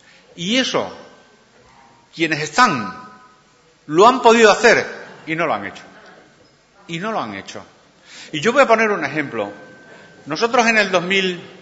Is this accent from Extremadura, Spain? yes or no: yes; Extremadura, Spain; quien mejor conoce Extremadura somos los extremeños, los que llevamos mucho tiempo en Extremadura.